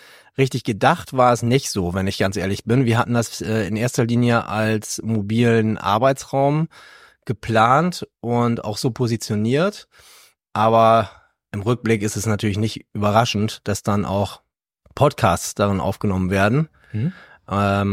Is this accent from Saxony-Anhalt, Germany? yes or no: no; Berlin, Germany; wir kommen aus Berlin